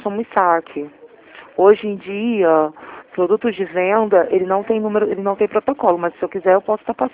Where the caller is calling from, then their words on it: Rio de Janeiro, Brazil; Falo do Rio. Sou da Central